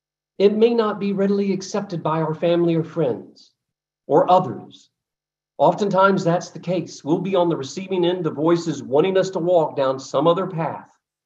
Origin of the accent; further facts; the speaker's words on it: the South, United States; Y'all, I was born and raised in the South.